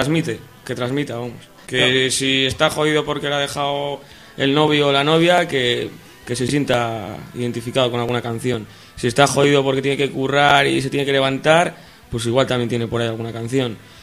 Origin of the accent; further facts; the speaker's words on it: Bilbao, Basque Country, Spain; nosotros tenemos más mala hostia, coño, que somos de Bilbao, joder.